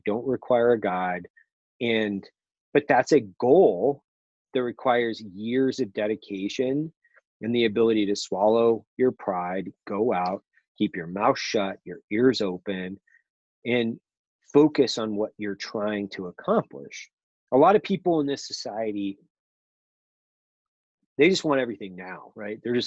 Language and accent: English; Idaho, United States; I grew up in Idaho. I grew up running rivers in, you know, high school and college in my kayak.